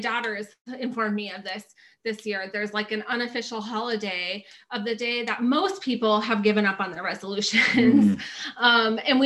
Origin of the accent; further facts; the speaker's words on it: Alexandria, Minnesota, United States; I somehow tricked him into moving back to my hometown in Alexandria, Minnesota, where we are currently in a polar vortex.